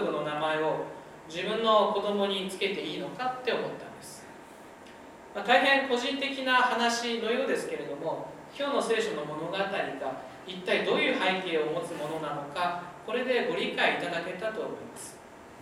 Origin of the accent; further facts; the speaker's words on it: Saitama, Japan; 埼玉出身なので響きは別に問題ないんですけれども